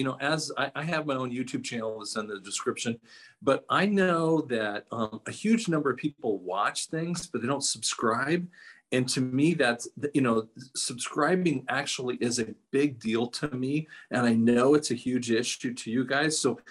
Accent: Denver, Colorado, United States; now in Tulsa, United States; We're from Denver area. We're in Tulsa right now.

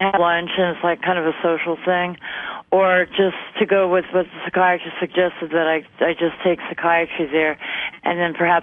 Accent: Brooklyn, New York, United States; from Brooklyn.

